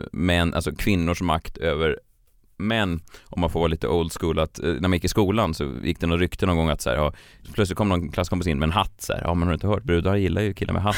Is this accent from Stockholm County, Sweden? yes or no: yes; Stockholm, Stockholm County, Sweden; Vasastan, jag är uppvuxen i Vasastan.